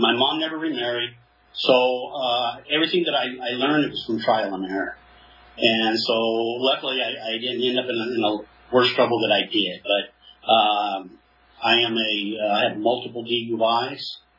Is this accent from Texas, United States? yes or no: no; Tulare, California, United States; I'm from Tulare, born and raised in Tulare, and I was raised up in a little Baptist church on the west side of Tulare.